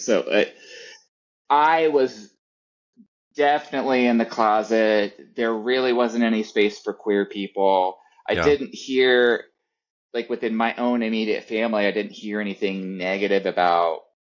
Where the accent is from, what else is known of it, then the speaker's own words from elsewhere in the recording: Pennsylvania, United States; I'm born and raised in Pennsylvania. That's where I am right now. Lebanon County, Pennsylvania, Pennsylvania Dutch country. I am, you know, I was raised Lutheran, more of a stricter end of Lutheran.